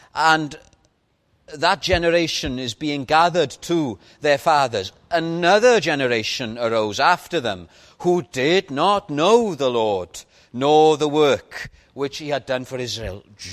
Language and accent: English; Wales, United Kingdom; But I'm a Welshman, as you've probably gathered. And I am proud of this green and pleasant land.